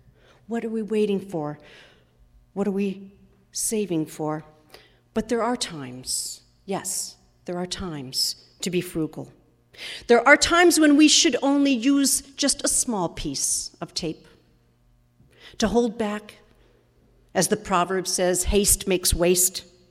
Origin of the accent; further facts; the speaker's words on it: New England, United States; it's not only outward displays of affection that we're more reserved here in New England. But we New Englanders also can be a bit frugal.